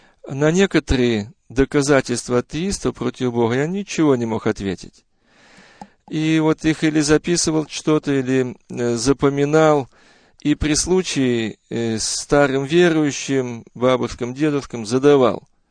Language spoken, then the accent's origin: Russian; Bryansk, Bryansk Oblast, Russia; born there; Родился я в 1956 году в многодетной семье верующих родителей в городе Брянске.